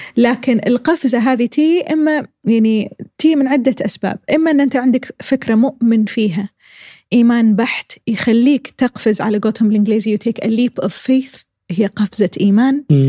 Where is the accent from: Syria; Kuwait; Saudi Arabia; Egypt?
Kuwait; إذا كان عندنا بالكويت صناعة سينما